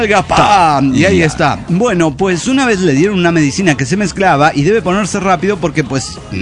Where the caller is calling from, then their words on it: Saltillo, Coahuila, Mexico; de Saltillo, Coahuila.